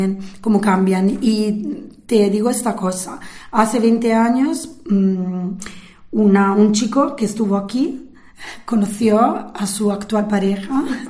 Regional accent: Milan, Lombardy, Italy; Spanish is a second language; yo soy de Milán, okay, y los milaneses son más fríos.

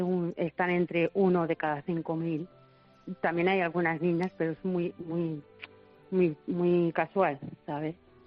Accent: Museros, Valencian Community, Spain; En mi pueblo, que es Museros, en Valencia

